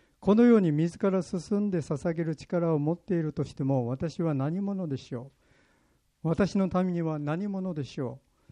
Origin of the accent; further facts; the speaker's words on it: Kumamoto, Japan; 私は熊本で育ってたことが役に立ちました。